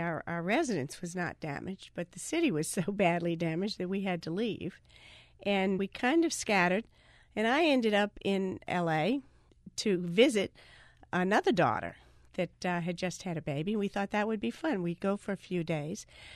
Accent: New Orleans, Louisiana, United States; Here, New Orleans.

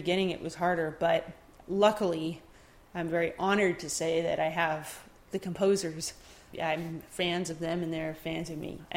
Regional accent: Philadelphia, Pennsylvania, United States; I'm from Philadelphia all my teenage years

